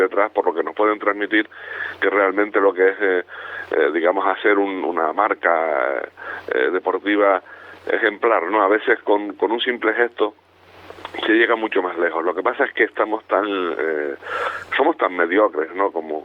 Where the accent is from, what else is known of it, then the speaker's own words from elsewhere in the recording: Canary Islands, Spain; De yo como canario, desde luego, ver a esa bandera allí me parece maravilloso.